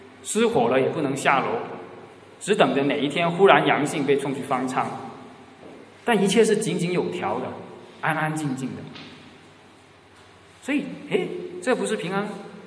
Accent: Guangzhou, Guangdong, China; 广州，我老家海珠区的那个事件

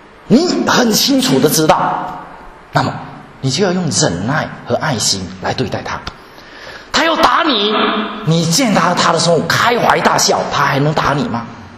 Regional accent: Guangdong, China; accent: Teochew; 这个我们潮州话，这个有一句话跟这个普通话的谐音不太一样

